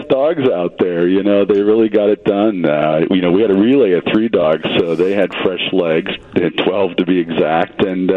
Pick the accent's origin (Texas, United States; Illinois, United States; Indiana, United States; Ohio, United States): Illinois, United States; Chicago; born there; I was born in Chicago, back then Cook County Hospital